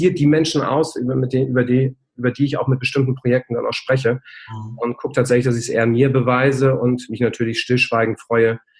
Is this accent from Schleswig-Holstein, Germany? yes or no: yes; Schleswig-Holstein, Germany; wo ich herkomme, oben bei Flensburg